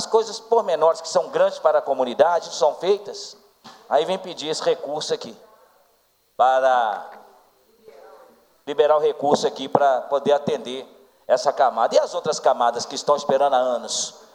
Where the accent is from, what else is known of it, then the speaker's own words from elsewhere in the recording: Brazil; que eu sou, lá do bairro Bauxito, fui criado